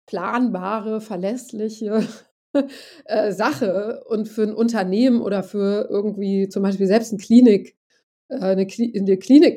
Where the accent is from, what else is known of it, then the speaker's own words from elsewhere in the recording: Göttingen, Lower Saxony, Germany; Ich komme aus Göttingen übrigens, ne?